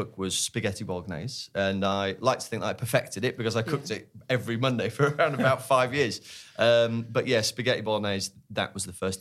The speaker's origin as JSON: {"language": "English", "town": "Sheffield", "region": "Yorkshire and the Humber", "country": "United Kingdom", "tie": "born or raised there", "said": "We grew up in Sheffield"}